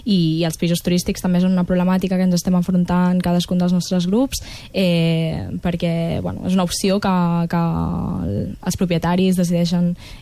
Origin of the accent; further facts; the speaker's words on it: Olot, Catalonia, Spain; now in Barcelona, Spain; Jo, per exemple, soc d'Olot i vaig venir a viure a Barcelona